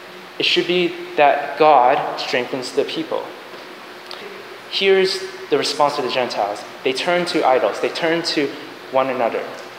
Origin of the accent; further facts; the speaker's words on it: Massachusetts, United States; now in Troy, United States; I actually wanted to stay close to home. I'm from the from Massachusetts. I would rather go to school someplace close.